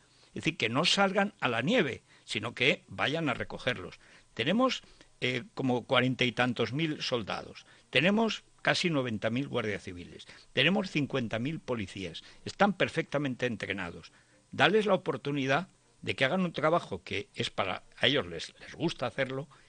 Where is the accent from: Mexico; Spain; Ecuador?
Spain; Teruel, Aragon; cuando yo era chaval, cuando era niño en Teruel